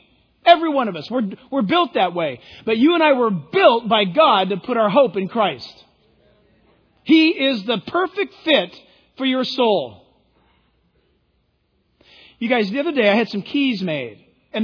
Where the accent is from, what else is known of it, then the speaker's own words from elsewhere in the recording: San Diego, California, United States; born there; I was born in San Diego, so I picked the Chargers.